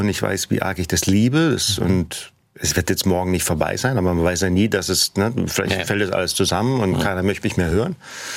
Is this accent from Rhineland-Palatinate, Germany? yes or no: no; Ronshausen, Hesse, Germany; also born or lived in Rotenburg an der Fulda; ja, in Rotenburg-Würmel geboren und in Ronshausen aufgewachsen.